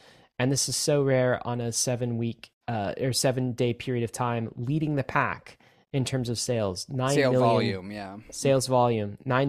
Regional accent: Toronto, Ontario, Canada; So I grew up in Canada in the Toronto area.

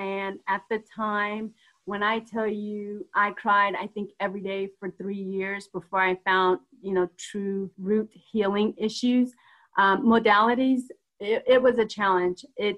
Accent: Denver, Colorado, United States; I'm coming from Denver and you saw only Bronco football players

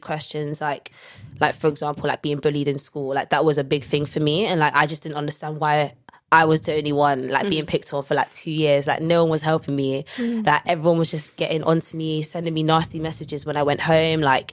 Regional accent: London, United Kingdom; Growing up, so I grew up in North London, you know, best part of London.

